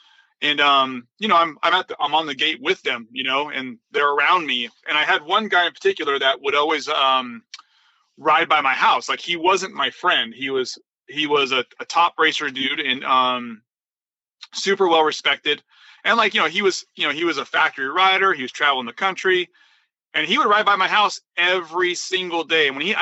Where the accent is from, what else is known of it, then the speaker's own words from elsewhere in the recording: Mountain View, California, United States; where I grew up in Mountain View, at the time I did, you know, basically I was in Mountain View as a teenager, you know, 85, 86, 87.